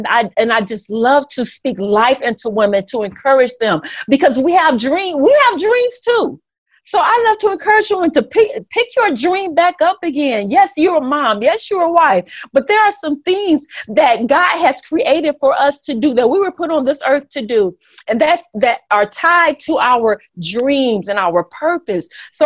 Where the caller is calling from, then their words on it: Toledo, Ohio, United States; Well, I'm calling in from Toledo, Ohio.